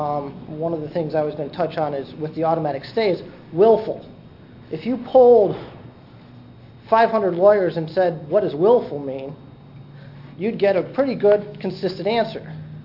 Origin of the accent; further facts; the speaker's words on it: Wisconsin, United States; and I'm from Walworth County